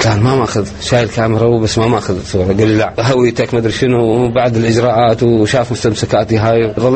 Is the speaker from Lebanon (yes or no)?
no; Hillah, Babylon Governorate, Iraq; أنا مصور من الحلة،